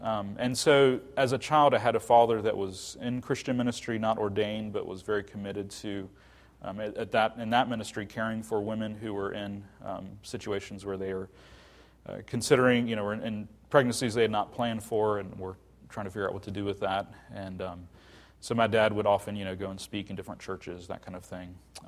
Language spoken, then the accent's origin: English; Virginia, United States; born there; So I was born in Virginia in 1980. I am the oldest of nine children, eight of whom are biological.